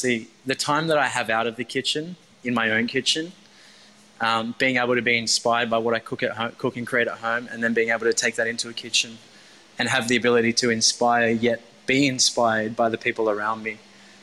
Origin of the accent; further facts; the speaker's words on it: Maroubra, New South Wales, Australia; I grew up in Maroubra, but, you know, coming to Bondi around the early 20 mark